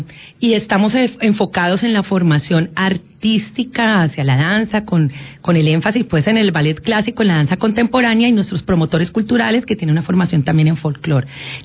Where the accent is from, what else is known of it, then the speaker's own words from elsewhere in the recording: Colombia; Eso debemos saberlo como colombianos y sentirnos muy orgullosos.